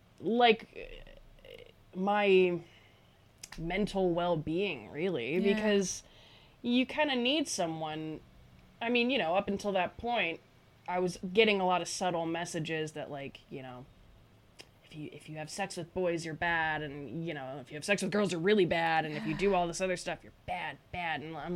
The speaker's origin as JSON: {"language": "English", "town": "Woodbridge", "region": "Virginia", "country": "United States", "said": "Woodbridge, Virginia, which is like a 20-minute ride from DC."}